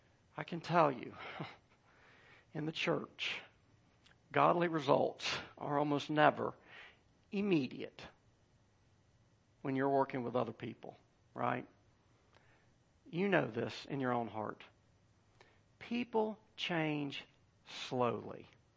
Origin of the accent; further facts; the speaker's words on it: United States; Because I'm an American, and I expect to get to where I'm going efficiently.